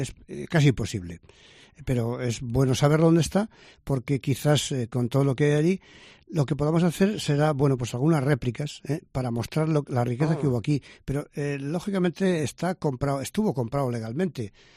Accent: Cuenca de Campos, Castile and León, Spain; mi pueblo, como estoy en la provincia de Valladolid ahora, por eso me refiero a Cuenca, pero es Cuenca de Campos, provincia de Valladolid.

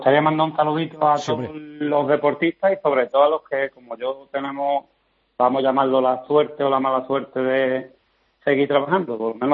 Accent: Villanueva de los Castillejos, Andalusia, Spain; De Villanueva de los Castilleros, un pueblo de...

